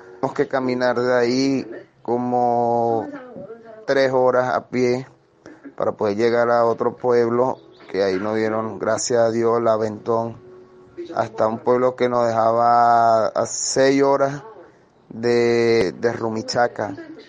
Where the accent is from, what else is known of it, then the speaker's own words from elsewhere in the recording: Venezuela; now in Peru; soy de Venezuela y 100% orgulloso de llegar aquí a Perú como llegué y 100% orgulloso de ser venezolano.